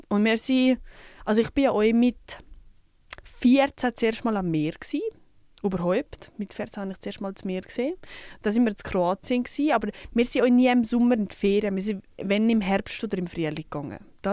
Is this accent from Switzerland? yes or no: yes; Zurich, Switzerland; ich bin ja in Zürich aufgewachsen, in Wallis